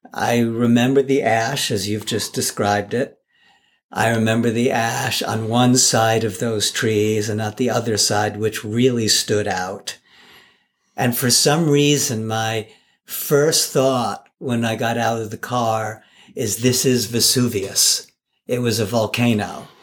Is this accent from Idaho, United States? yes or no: no; Manhattan, New York, United States; and I'm also born and raised in Manhattan. So I feel very at home in Manhattan